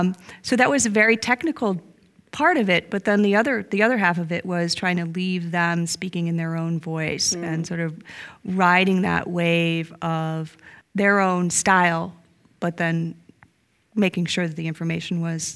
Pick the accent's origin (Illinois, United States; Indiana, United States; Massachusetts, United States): Massachusetts, United States; So, yeah, I'm from Massachusetts originally. Now live in and have my school in upstate New York.